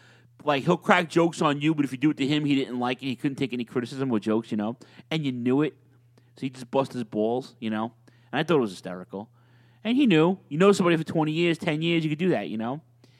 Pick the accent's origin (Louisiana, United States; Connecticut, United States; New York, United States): New York, United States; A, because I'm a New Yorker